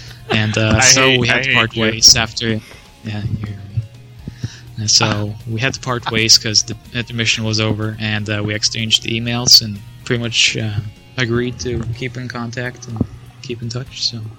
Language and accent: English; Norway; English is a second language; announce, you know, that I'm from Norway and a huge fan.